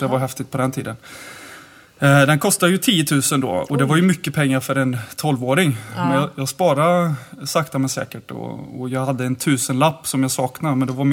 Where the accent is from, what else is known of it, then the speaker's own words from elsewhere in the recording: Falköping, Västra Götaland County, Sweden; Jag är ju 26 år gammal, född och uppväxt i Falköping.